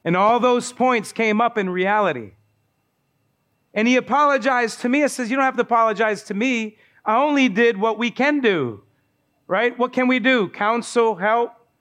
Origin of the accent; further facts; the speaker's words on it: Baltimore, Maryland, United States; By the way, I don't know if we said, but we're from Baltimore. That's where we live when we're in the States.